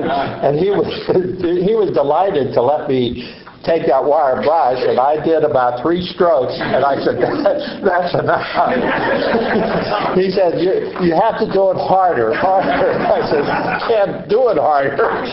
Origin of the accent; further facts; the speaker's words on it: Export, Pennsylvania, United States; born there; And I was born in Export, so I didn't have as much opportunity to enjoy Frank as many of you did.